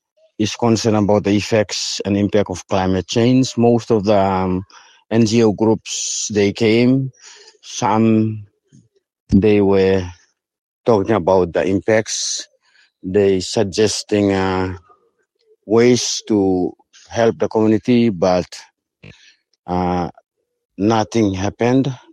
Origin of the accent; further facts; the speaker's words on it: Andra Island, Manus Province, Papua New Guinea; I'm from Andra Island. I'm teaching here.